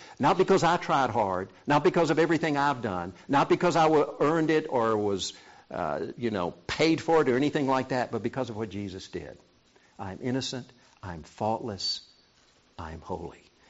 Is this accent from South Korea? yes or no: yes; South Korea; English is a second language; I was 12 years old. Growing up in Korea, we used to go to bed with the chickens.